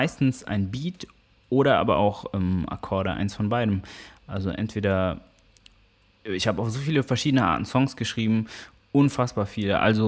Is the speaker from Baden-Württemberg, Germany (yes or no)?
yes; Karlsruhe, Baden-Württemberg, Germany; Und Karlsruhe ist auch auf jeden Fall meine Heimat oder dieser Bereich Ettlingen, Karlsruhe. Das ist daheim.